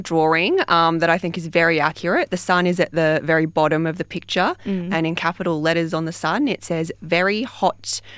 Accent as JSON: {"language": "English", "town": "Sydney", "region": "New South Wales", "country": "Australia", "said": "First time ever in Perth, and I'm loving it so much because I'm originally from Sydney"}